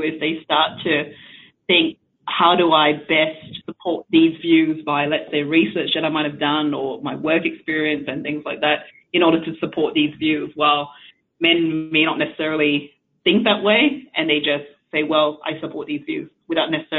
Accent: Australia; also born or lived in Singapore; Okay, so I moved from Singapore, which is a busy Asian city, to a country town in rural Australia in late 80s.

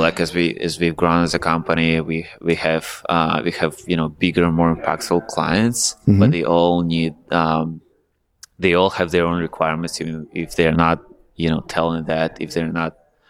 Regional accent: Omsk, Omsk Oblast, Russia; I'm born and raised in Russia.

